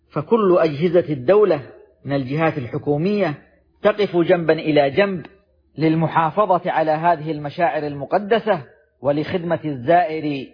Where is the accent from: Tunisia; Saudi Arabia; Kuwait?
Saudi Arabia; في بلادنا السعودية